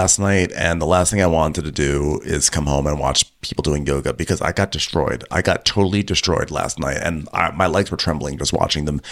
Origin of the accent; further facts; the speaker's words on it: Sweden; English is a second language; It's okay. We are wearing blazers because we're from Sweden.